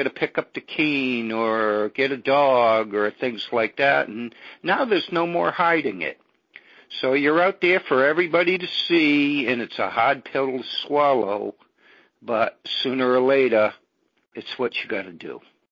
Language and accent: English; Massachusetts, United States; I'm from Massachusetts. Well, I'm 67 years old.